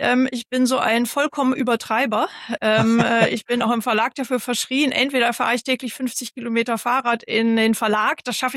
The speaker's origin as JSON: {"language": "German", "region": "North Sea coast", "country": "Germany", "tie": "born or raised there", "said": "Ja, ich bin ja selber ein Kind des Nordens an der Nordsee groß geworden."}